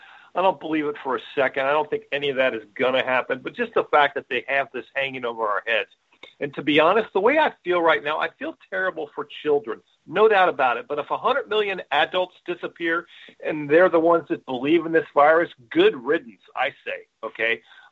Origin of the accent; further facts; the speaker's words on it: Midwest, United States; or when I was growing up in the Midwest, everybody rode their bikes everywhere.